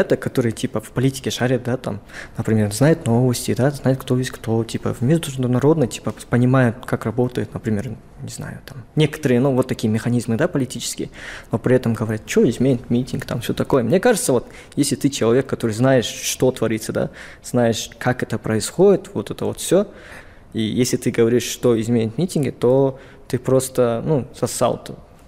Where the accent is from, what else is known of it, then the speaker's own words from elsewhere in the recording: Kazakhstan; я сам казах, я хочу, чтобы Казахстан стал демократичным.